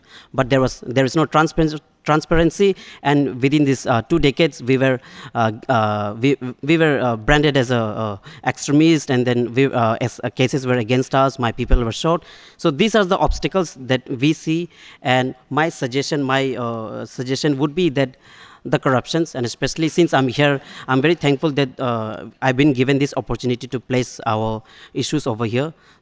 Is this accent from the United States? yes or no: no; Arunachal Pradesh, India; I come from Dibang Valley district, so that's where 2,880 megawatt dam is proposed, and it's under construction. And my community, Idu Mishmi, were fighting against the dam for the last 2 decades.